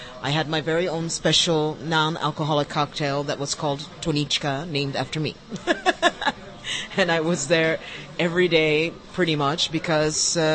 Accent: New York, United States; or at least I'm from New York State, and the cemeteries I've been in, everything is completely just manicured perfectly.

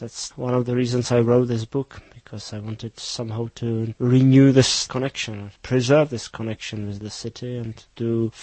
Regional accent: Prague, Czechia; English is a second language; Actually, I was born in Prague, and I live in the city for more than 35 years.

